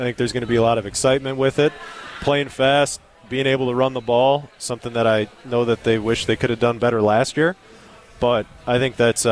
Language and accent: English; Cleveland, Ohio, United States; I grew up in Cleveland, Ohio.